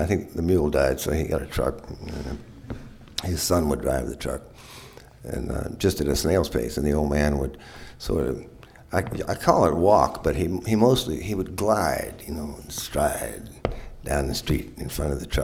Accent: New Orleans, Louisiana, United States; the fruit and vegetable man that used to come down the street that I grew up on in New Orleans when I was a kid.

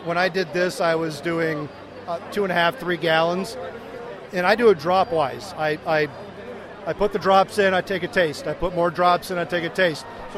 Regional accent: Chardon, Ohio, United States; I'm from Chardon, Ohio.

